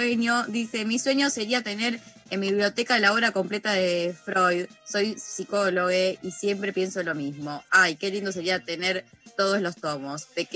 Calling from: Monte Grande, Buenos Aires Province, Argentina; de Montegrande.

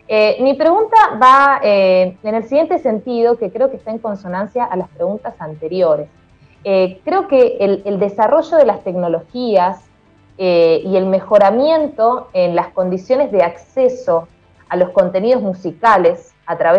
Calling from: Tucumán, Argentina; los saludo desde el Jardín de la República, soy de Radio Nacional … de Tucumán.

